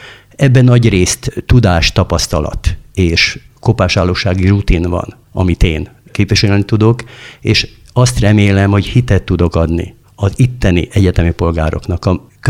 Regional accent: Demecser, Szabolcs-Szatmár-Bereg, Hungary; born there; én Demecserbe születtem, két falóval arrébb Gyulaházáról startolt

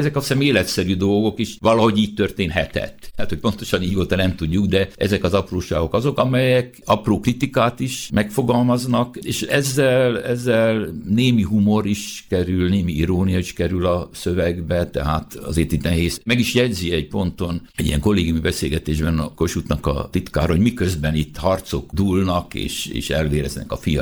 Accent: Debrecen, Hajdú-Bihar, Hungary; Debreceniként nem lehetünk mások, mint elfogultak

